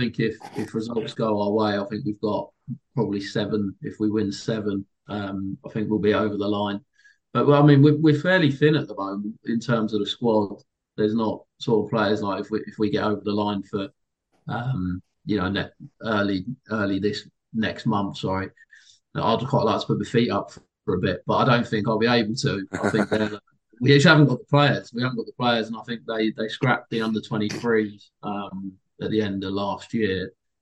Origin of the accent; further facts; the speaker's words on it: Hartley Wintney, South East England, United Kingdom; And then obviously I grew up in Hartley Whitney.